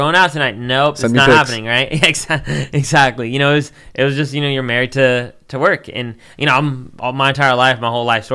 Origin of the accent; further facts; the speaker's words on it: Sacramento, California, United States; I grew up in South Sacramento, so it's not too far from here.